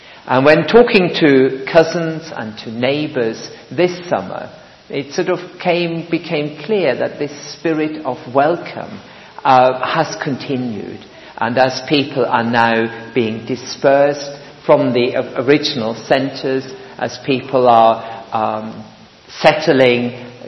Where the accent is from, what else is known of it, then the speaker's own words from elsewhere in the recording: Michelstadt, Hesse, Germany; Michelstadt, that's the name of my hometown